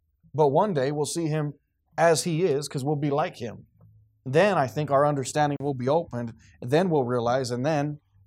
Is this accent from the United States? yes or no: yes; Roswell, United States; It reminds me of growing up in Roswell when my dad was alive.